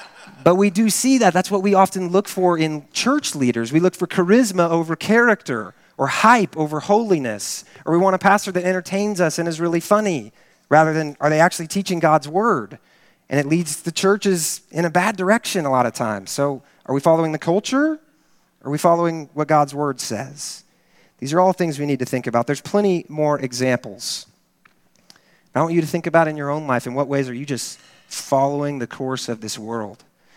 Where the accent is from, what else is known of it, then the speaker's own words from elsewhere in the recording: Kansas, United States; now in Texas, United States; It's interesting coming to Texas, I grew up in Kansas, and we like sports in Kansas